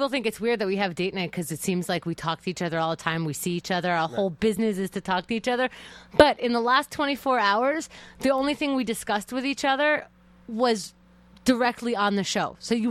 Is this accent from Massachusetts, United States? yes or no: no; New York, United States; it's not only because I'm a New Yorker